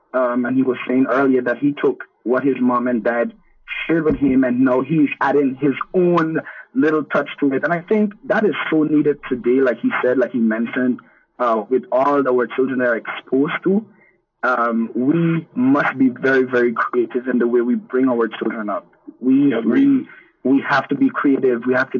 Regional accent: Guyana; And so growing up in Guyana, apart from the discipline, one of the things I grew with is unconditional love.

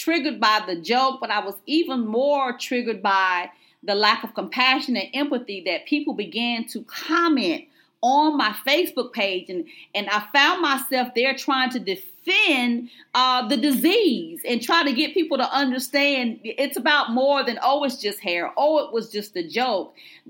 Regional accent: Georgia, United States; accent: twang; I'm from Georgia, so I may be twisting it with a little twang.

